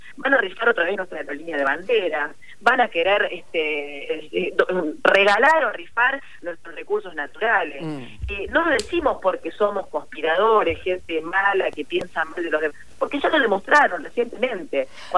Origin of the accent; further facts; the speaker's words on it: Argentina; Nosotros somos nacionalistas. Somos ante todo argentinos, amamos nuestra patria, amamos nuestro país, amamos nuestra soberanía.